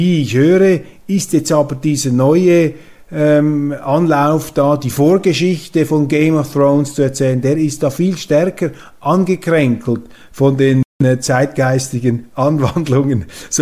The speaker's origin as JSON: {"language": "German", "country": "Switzerland", "said": "Und eigentlich müssten wir doch als Schweizer, auch als Schweizer Zeitungen, mit unseren eigenen Leuten versuchen"}